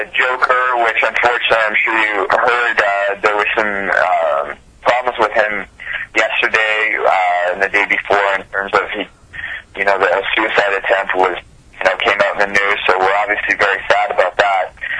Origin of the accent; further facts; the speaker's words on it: Canada; you know, I grew up in Canada, so I didn't really have anybody to train